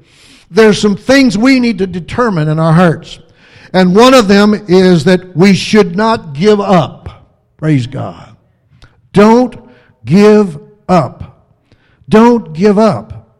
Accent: Illinois, United States; accent: Midwestern Southern fusion; I'm originally from Illinois. My family's from the South, and so I've got a Midwestern Southern fusion here going on.

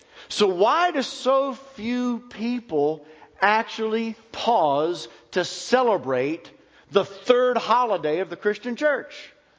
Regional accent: Pennsylvania, United States; I'm a Yankee from Pennsylvania, although I've been here for 21 years. I've lived here longer than any place up north, so, and you all have embraced me quite well, so I feel like a Southerner now.

